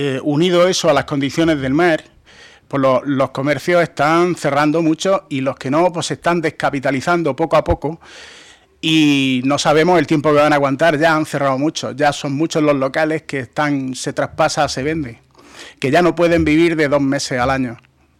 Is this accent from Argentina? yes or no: no; Region of Murcia, Spain; Creo que los responsables somos la gente de Murcia, que no hemos sabido estar a la altura del turismo